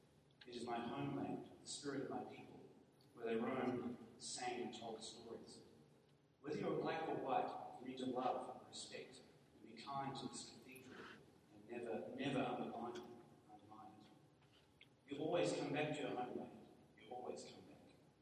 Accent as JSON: {"language": "English", "country": "Australia", "said": "from Australia."}